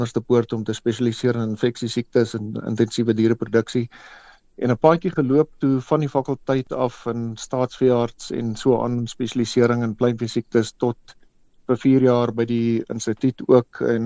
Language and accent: Afrikaans; Stellenbosch, Western Cape, South Africa; also born or lived in Pretoria; ek's in Pretoria gebore, 'n bietjie paar jaar hier op die Hoëveld en toe is ons familie af Stellenbosch toe. Ek het daar eintlik maar groot geword. Gematrikuleer by Paul Roos Gimnasium